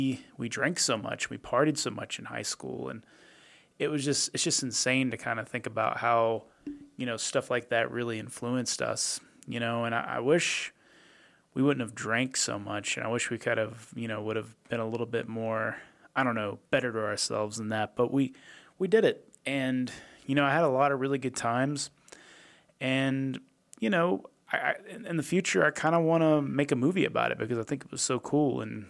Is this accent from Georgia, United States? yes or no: yes; Dawsonville, Georgia, United States; what it was like growing up in the North Georgia Mountains, which is where I grew up. I grew up in a place called Dawsonville, for those who don't know.